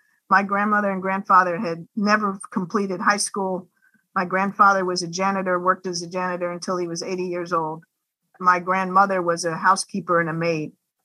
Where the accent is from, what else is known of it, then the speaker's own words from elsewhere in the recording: Washington, District of Columbia, United States; So my brother and I are born in the mid-60s, and we grew up here in Washington, D.C., and we were conscious of how unusual it was to have a working mom who is a full-time professional.